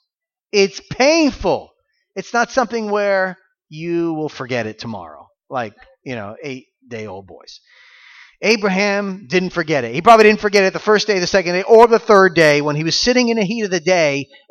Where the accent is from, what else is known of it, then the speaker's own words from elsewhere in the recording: Florida, United States; I grew up in Florida, but I grew up in Florida in the 1980s and 90s when we had air conditioning.